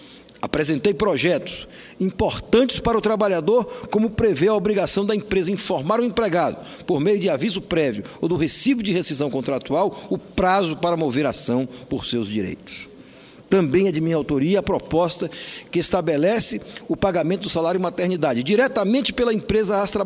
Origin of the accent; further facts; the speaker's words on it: Bahia, Brazil; Como opositor, mas principalmente como baiano